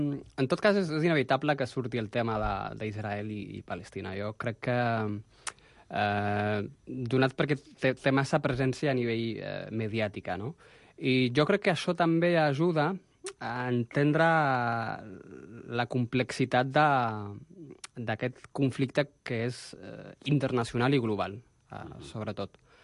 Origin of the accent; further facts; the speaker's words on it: Morocco; moved away as an adult; now in Barcelona, Spain; Jo vaig venir des del Marroc per continuar els meus estudis universitaris i després vaig estar treballant un temps al Marroc, en el meu país d'origen, i ja, doncs, després d'uns 2 anys treballant al Marroc, doncs, em vaig instal·lar ja aquí a Catalunya, a Barcelona, ja una mica més definitivament.